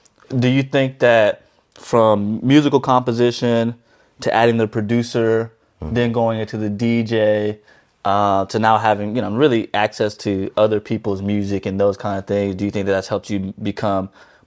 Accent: Dallas, Texas, United States; where I'm from Dallas, Texas

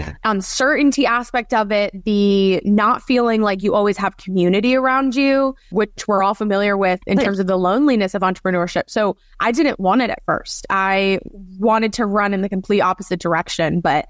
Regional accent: Cali, Valle del Cauca, Colombia; now in United States; Yeah, so we're all from Colombia. We have found ourselves in Philadelphia, in Florida, a lot of moving around as well. But yeah, Cali, Colombia.

